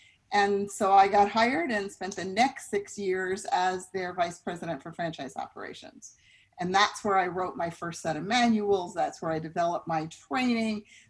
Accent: New York, United States; moved away as an adult; now in California, United States; But I am a born and bred New Yorker, and it's funny, I still think of myself as a New Yorker, but I've lived here twice as long as I lived there.

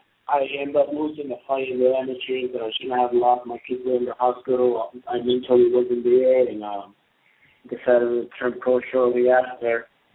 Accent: Dominican Republic; now in Worcester, United States; I came to Worcester in 1998 from a big Dominican baseball family. And when we came here, you know, baseball back in DR was all year-round sport.

